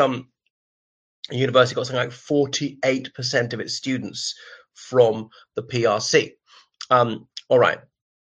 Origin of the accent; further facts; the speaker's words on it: Ireland; from Ireland.